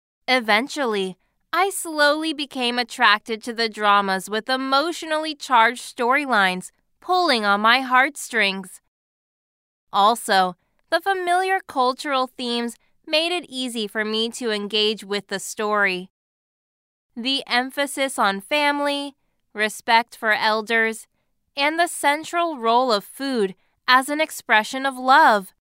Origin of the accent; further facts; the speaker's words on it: Philippines; I am from the Philippines